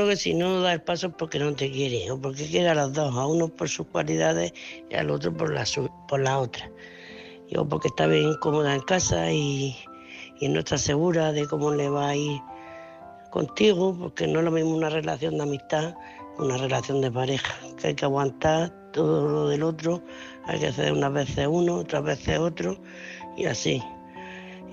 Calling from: Region of Murcia, Spain; Hola Álvaro, soy corresponsal de Murcia

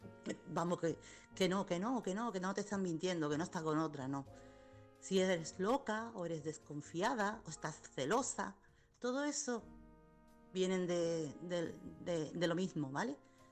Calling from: Chiclana de la Frontera, Andalusia, Spain; corresponsal de Chiclana.

